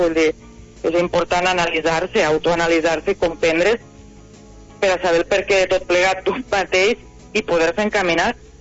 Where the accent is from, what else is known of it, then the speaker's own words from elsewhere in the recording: Camarles, Catalonia, Spain; Mira, jo mesclada, no?, que sóc de Camarles, los dos, no?